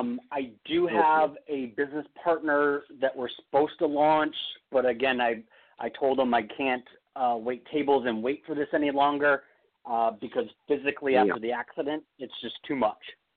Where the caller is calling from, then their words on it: California, United States; I'm calling from California.